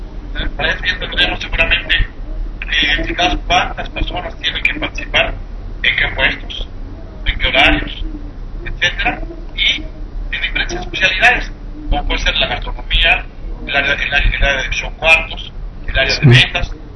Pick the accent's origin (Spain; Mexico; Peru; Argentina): Mexico; Y si alguien tiene imaginación en este planeta, pues somos los mexicanos.